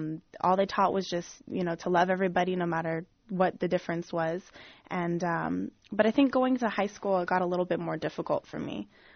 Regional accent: San Francisco, California, United States; even though growing up in San Francisco, you know, I probably was blessed with a more accepting community than a lot of other communities.

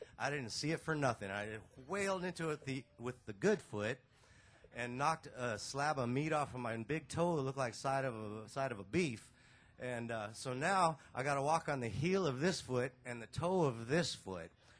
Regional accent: Wyoming, United States; We come from Wyoming in the Bighorn Mountains, and we've been out here wandering around for over a week now

